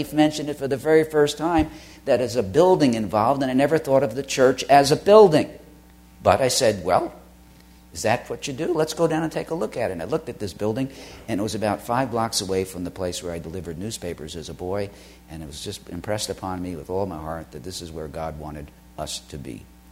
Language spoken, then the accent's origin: English; New York City, New York, United States; As I said, I grew up in New York City, and no one ever knocked on my door and told me I needed to be born again.